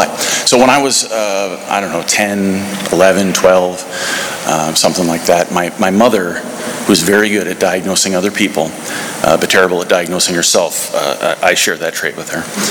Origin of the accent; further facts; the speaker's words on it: South Dakota, United States; also born or lived in Minnesota; So I was born in Minnesota. I grew up in South Dakota, a real rural town, 15,000 people.